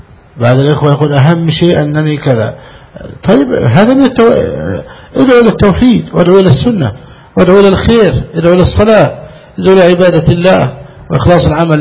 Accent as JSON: {"language": "Arabic", "country": "Egypt", "said": "عندنا في مصر تأكل من الزبالة؟"}